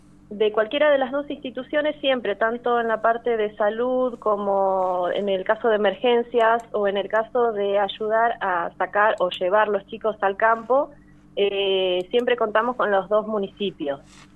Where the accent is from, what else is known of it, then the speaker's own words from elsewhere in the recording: El Bolsón, Río Negro, Argentina; Yo soy de acá, de Bolsón. Ajá. Yo vivo, toda mi vida viví acá en Bolsón y hace 6 años que elegí la ruralidad.